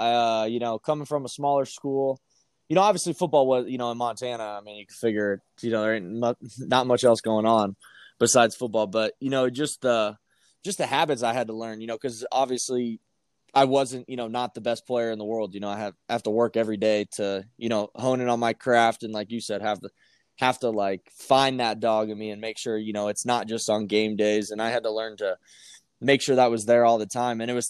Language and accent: English; Canada; Oh, yeah, they wanted me to be American, because once they knew I was coming up as Canadian, it wasn't going to be as easy.